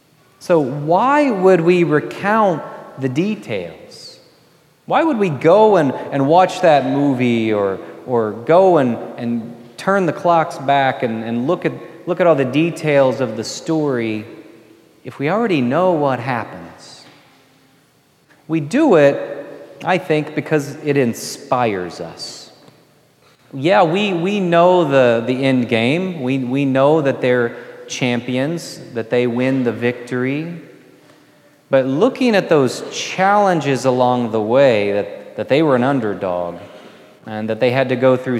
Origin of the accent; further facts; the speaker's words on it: Kentucky, United States; now in Minnesota, United States; But growing up in Kentucky, just a Kentucky boy, I've had to grow in my understanding of Minnesota culture and especially hockey.